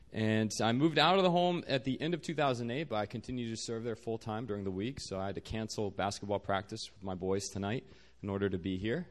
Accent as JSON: {"language": "English", "region": "Virginia", "country": "United States", "tie": "born or raised there", "moved": "as an adult", "lives_now": "South Korea", "said": "I'm originally from Virginia. I grew up there, studied engineering at Virginia Tech before God called me out here to Korea."}